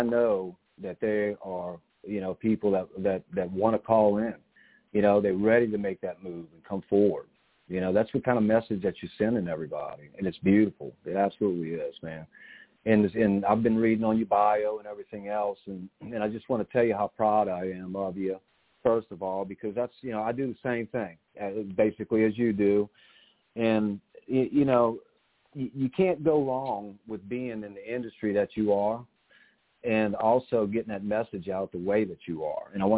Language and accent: English; New Orleans, Louisiana, United States; I'm from New Orleans. You know, we have a lot in common, really do.